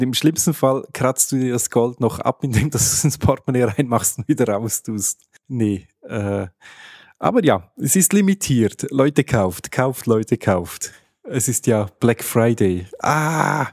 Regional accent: Switzerland; ich als richtiger Schweizer dachte natürlich

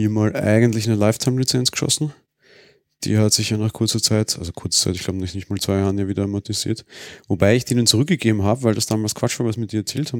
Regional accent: Austria; Na, du als Deutscher nicht und ich als Österreicher nicht, aber in Spanien sind sie offensichtlich ganz stark.

